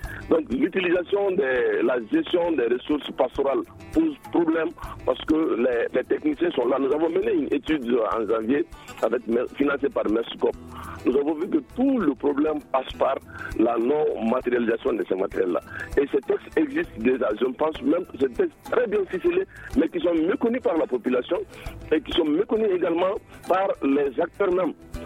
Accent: Mali; je suis malien

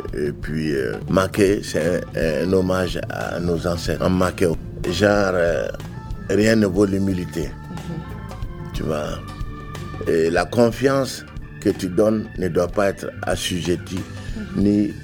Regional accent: Ségou, Mali; et je suis natif de Ségou.

